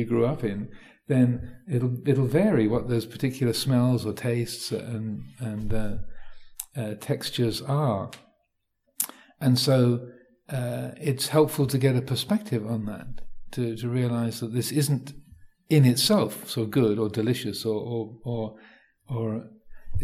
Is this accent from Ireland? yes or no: no; Thailand; So growing up in Thailand, you know, things being spicy, having chili in Thailand